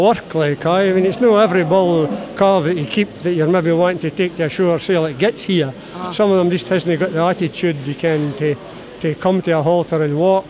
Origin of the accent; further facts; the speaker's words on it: Castle Douglas, Scotland, United Kingdom; I come from near Castle Douglas.